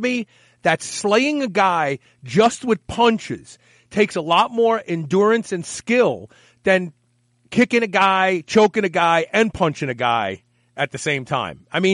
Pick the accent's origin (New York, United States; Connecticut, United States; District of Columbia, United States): New York, United States; Bed-Stuy; and I grew up in Bed-Stuy, which was a rough neighborhood